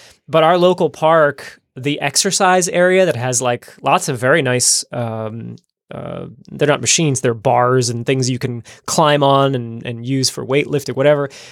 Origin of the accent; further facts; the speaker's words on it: New Jersey, United States; when I think of your county, and a lot of my home state of New Jersey as well, people would resist.